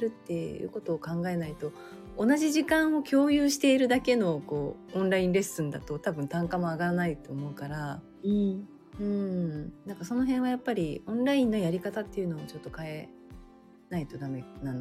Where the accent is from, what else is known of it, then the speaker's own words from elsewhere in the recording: Ehime, Japan; でも私愛媛なんですよね。